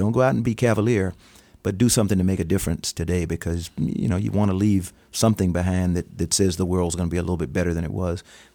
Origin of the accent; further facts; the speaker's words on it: South Carolina, United States; I never dreamed of being an astronaut when I was a child growing up in South Carolina.